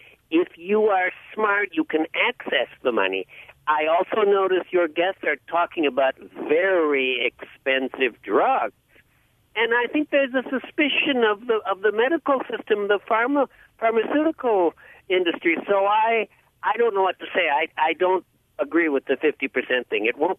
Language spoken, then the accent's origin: English; Wisconsin, United States; And we are approximately the same age, and I'm from Wisconsin, and my background is Catholic.